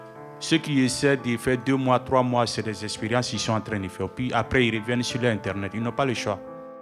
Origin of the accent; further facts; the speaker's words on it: Côte d’Ivoire; on a grandi ensemble en Côte d'Ivoire.